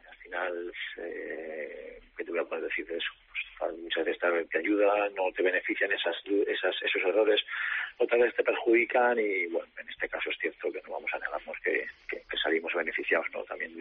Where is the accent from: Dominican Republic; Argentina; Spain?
Spain; Aragon; Hombre, porque yo soy un maño